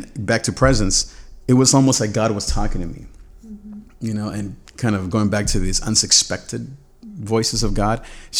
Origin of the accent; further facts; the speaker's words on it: Nicaragua; I'm from Nicaragua, so that's where I was raised and went through all that 80s war stuff.